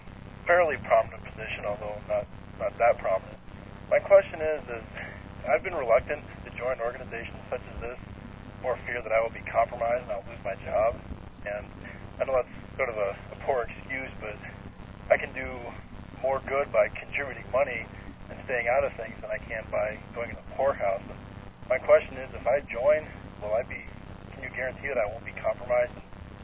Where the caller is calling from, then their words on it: Seattle, Washington, United States; from Seattle.